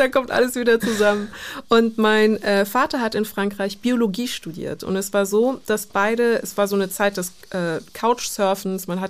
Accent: Munich, Bavaria, Germany; born there; Und dann haben sie es in Deutschland versucht und sind in München geblieben. Und dann bin ich hier in München geboren.

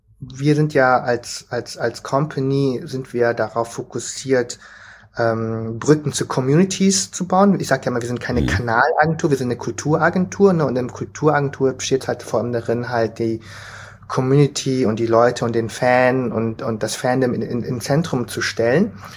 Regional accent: Vietnam; Bei uns ist natürlich einfach, als Vietnamese ist Familie irgendwie so

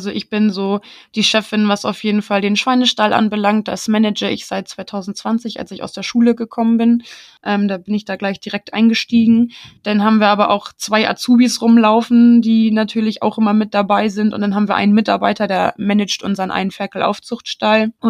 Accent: Lower Saxony, Germany; Ja, also ich bin ja so richtig, komme so richtig aus der Heide. Ich komme aus der Nähe von Schneeferding.

